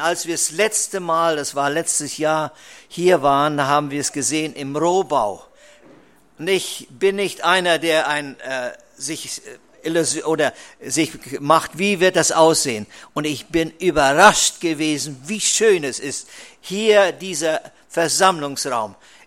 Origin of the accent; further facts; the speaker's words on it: East Germany, Germany; Ich bin aufgewachsen in Ostdeutschland und ich war ein Pionier.